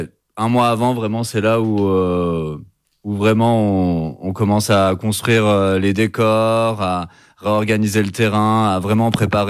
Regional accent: Auvergne-Rhône-Alpes, France; On est originaire d'Auvergne et on a commencé en faisant des free parties.

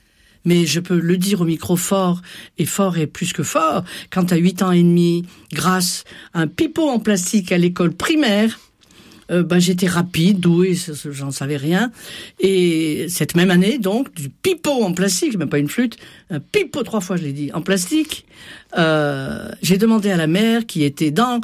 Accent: Aix-en-Provence, Provence-Alpes-Côte d'Azur, France; Je viens du Sud, Aix-en-Provence.

